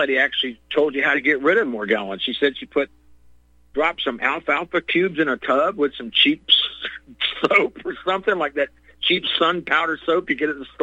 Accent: Ukraine; I'm from Ukraine. I know all about them.

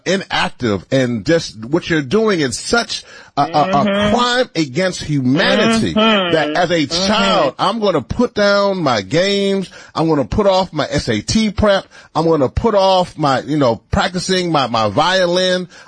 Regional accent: Louisiana, United States; many of you know, I'm from Louisiana. I was born there

